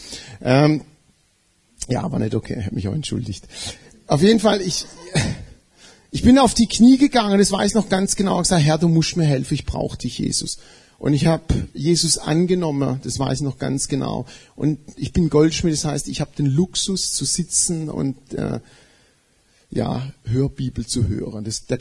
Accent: Italy; als Italiener bin ich ja oft in Italien, ich bin auch oft in Rom.

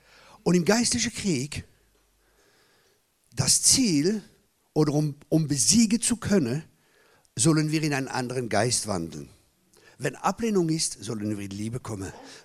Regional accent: Grand Est, France; Also ich komme aus dem Elsass, aus dem verheißenen Land.

